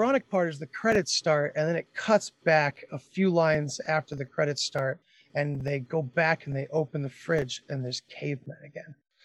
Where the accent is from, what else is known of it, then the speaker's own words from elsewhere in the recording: Massachusetts, United States; And I was from Massachusetts too, but my friend and I took off to Oregon because his brother lives out there.